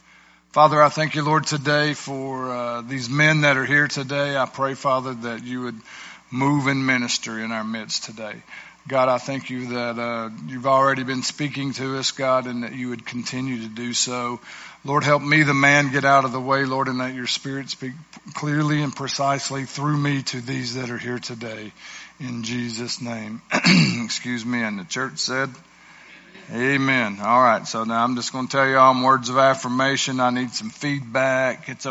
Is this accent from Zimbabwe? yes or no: no; Etowah, United States; So I grew up in Etowah. Went in the Army after high school.